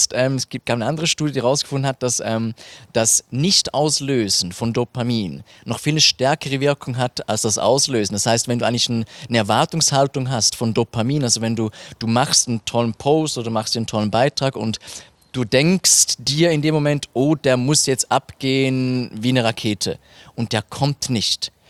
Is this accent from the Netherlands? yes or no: no; Thurgau, Switzerland; in meinem Heimatkanton, im schönen Kanton Thurgau